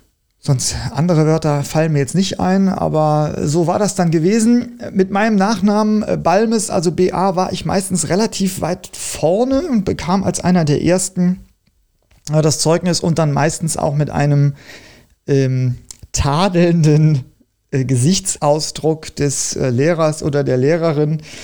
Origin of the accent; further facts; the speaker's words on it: Bitburg, Rhineland-Palatinate, Germany; in Bitburg, wo ich aufgewachsen bin, ins Ferienlager